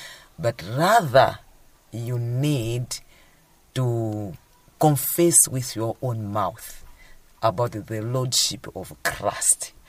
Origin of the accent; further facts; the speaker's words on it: Zomba, Southern Region, Malawi; from Zimba District, a teacher by profession, teaching at Boma CDSS.